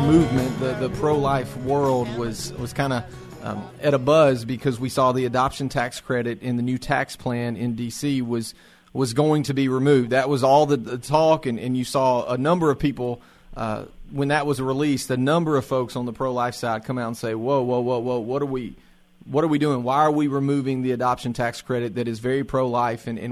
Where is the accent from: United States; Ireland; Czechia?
United States; Tennessee; especially for those that are in the state of Tennessee, you know, my home state